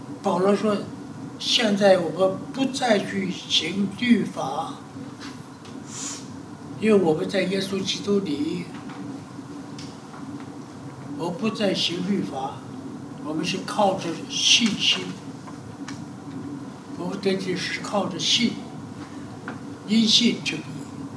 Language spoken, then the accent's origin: Chinese; China; 我们中国人，我们的习惯就是在最后你写你的名字呀